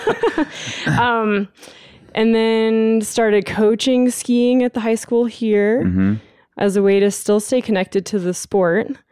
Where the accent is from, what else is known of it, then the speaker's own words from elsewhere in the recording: Lake Tahoe, California, United States; I grew up in Lake Tahoe, California, which is sort of an outdoor recreation mecca.